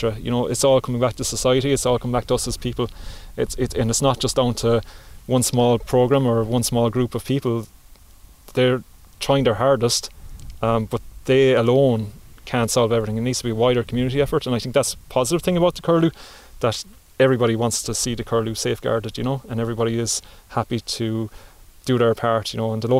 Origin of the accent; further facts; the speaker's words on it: Ireland; So it really sprung up upon us as an Irish people as to what has happened